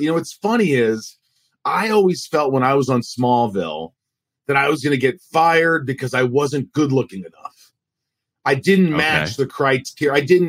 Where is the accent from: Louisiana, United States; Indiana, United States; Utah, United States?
Indiana, United States; Newburgh; And we just landed in Newburg, Indiana, and thus began my life growing up in the Midwest.